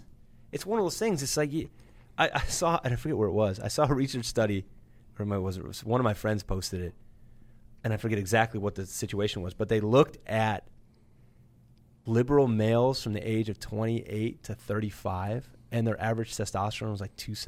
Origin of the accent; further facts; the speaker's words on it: Northbrook, Illinois, United States; I grew up in Northbrook.